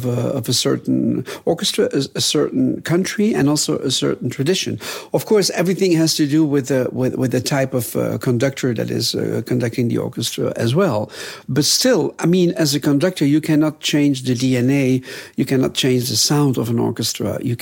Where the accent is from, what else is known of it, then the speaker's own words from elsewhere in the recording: Belgium; I'm from Belgium. I'm a composer and a conductor.